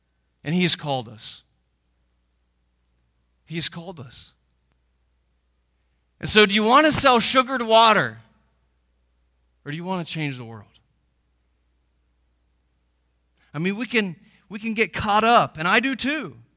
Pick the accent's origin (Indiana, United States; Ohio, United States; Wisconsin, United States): Ohio, United States; Wheelersburg; As Pastor Larry shared, I'm from Wheelersburg, so I'm from the tri-state area, and just glad to be home